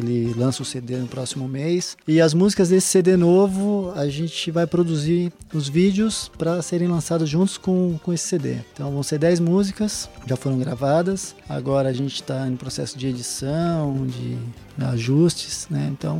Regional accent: Santo André, São Paulo, Brazil; Minha terra.

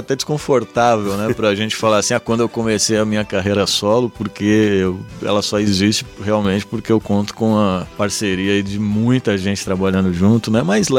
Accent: São Paulo, Brazil; homenagear o bairro onde eu nasci e cresci aqui em São Paulo.

